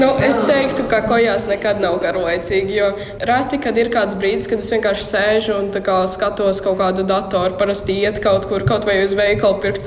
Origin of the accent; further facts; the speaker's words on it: Liepāja, Kurzeme, Latvia; Es esmu no Liepājas un man sanāk 200 km braukt.